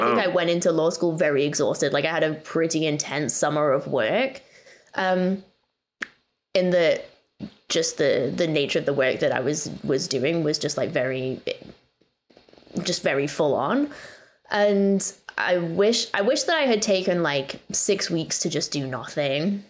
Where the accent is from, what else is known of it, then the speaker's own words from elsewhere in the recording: Newcastle, North East England, United Kingdom; Newcastle United. That's my hometown football team.